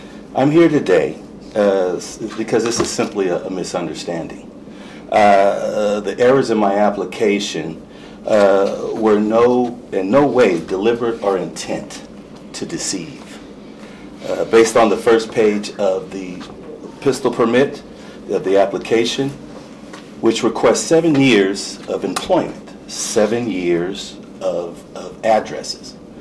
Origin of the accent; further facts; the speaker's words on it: California, United States; moved away; I'm from California originally, and I moved out here after COVID.